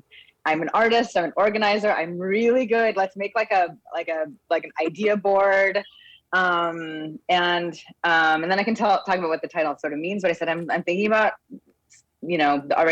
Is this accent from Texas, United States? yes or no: no; Juneau, Alaska, United States; also born or lived in Taipei, Taiwan; I was born in Taipei, Taiwan. My mom is Chinese and my dad's white. And my dad is the fourth generation white settler in Alaska. And growing up in Juneau